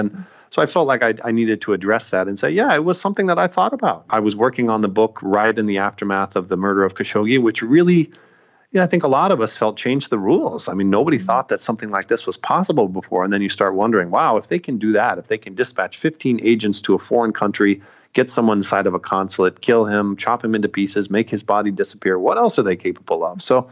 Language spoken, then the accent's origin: English; United States; as an American journalist writing about Saudi Arabia